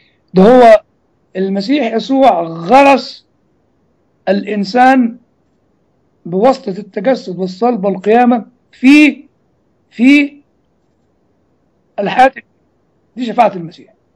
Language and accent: Arabic; Egypt; زي ال 128 عندنا في مصر